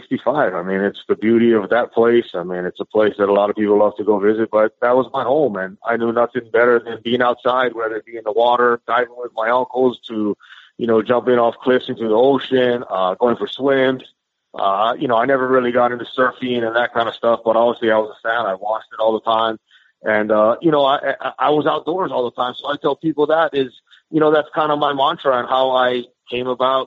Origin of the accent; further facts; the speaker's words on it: United States; how lucky I was to come from the United States of America and understand the love and the passion for the game of baseball.